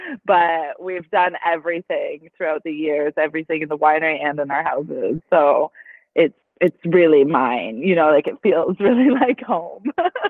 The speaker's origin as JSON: {"language": "English", "country": "Canada", "said": "I find it quite packed with people for it being rural, because I'm from Canada where you know, rural is really rural."}